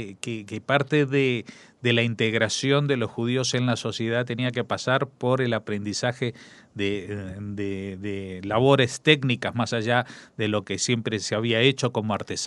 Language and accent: Spanish; Argentina; yo que soy argentino